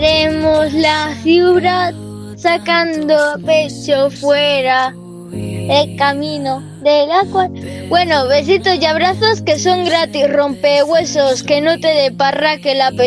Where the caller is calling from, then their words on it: Vinaròs, Valencian Community, Spain; felicitar a todas las mamis de Vinaroz, del mundo entero